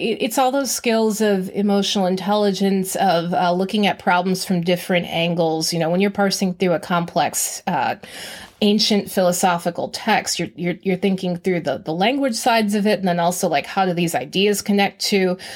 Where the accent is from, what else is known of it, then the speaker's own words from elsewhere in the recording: Grand Rapids, Michigan, United States; I grew up in Southeast Grand Rapids, have deep family roots here, wanted to stay in the state for college